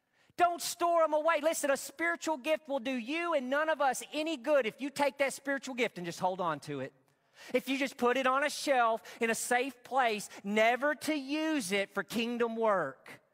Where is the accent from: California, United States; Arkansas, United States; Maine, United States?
Arkansas, United States; in service at Providence Baptist Church, Northeast Arkansas, in our small little country church in my hometown that I grew up in.